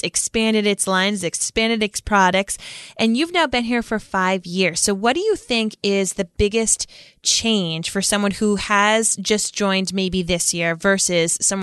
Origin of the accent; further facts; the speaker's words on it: Rhode Island, United States; She lives in Rhode Island, my home state, with her husband, 4 boys, and a Labradoodle puppy.